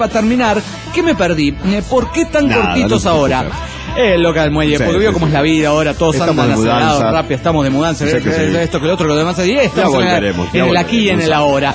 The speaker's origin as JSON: {"language": "Spanish", "region": "Querétaro", "country": "Mexico", "said": "de Querétaro, México."}